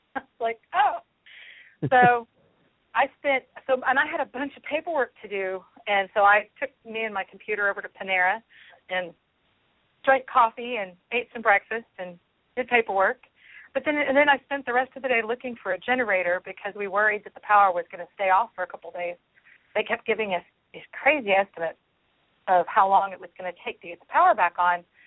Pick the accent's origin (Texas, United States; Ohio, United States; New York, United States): Texas, United States; Arlington; from Arlington, Texas.